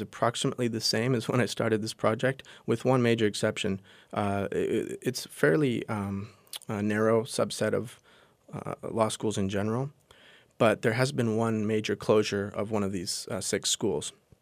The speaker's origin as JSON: {"language": "English", "town": "Los Angeles", "region": "California", "country": "United States", "said": "I come from Los Angeles, so freeways, on-ramp coming out of an underprivileged neighborhood onto the freeway."}